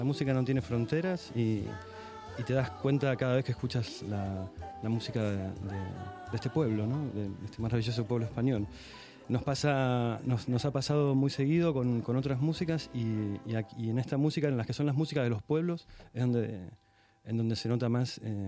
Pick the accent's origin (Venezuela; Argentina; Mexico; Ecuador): Argentina; Buenos Aires; Yo soy de Buenos Aires.